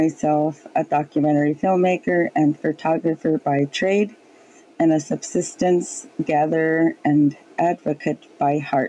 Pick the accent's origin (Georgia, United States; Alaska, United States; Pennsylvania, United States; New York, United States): Alaska, United States; Quinhagak; first language Yupik; I also said I'm from Quinhock.